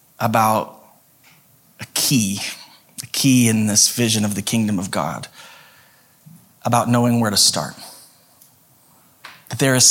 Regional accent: Idaho, United States; And so and I grew up in Idaho, where at 14 there's needed help around the farms and the kind of outlying areas.

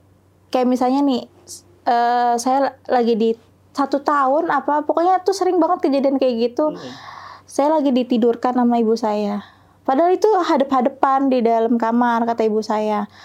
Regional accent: Bogor, West Java, Indonesia; born there; rumah itu kejual dan akhirnya kami pindah ke Bogor. Nah, menurut keterangan ibu saya, setelah 12 hari saya dilahirkan di Bogor

